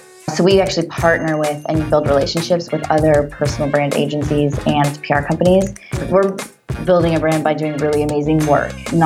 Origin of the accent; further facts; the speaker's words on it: Florida, United States; moved away; also born or lived in Simi Valley, California; I was born in Simi Valley, California, and then I left when I was about 3 to South Florida. So early life, I moved quite a bit